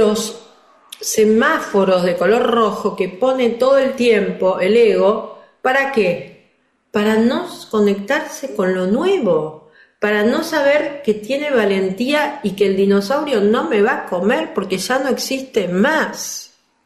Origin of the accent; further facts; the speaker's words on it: Argentina; estás hablando como una argentina típica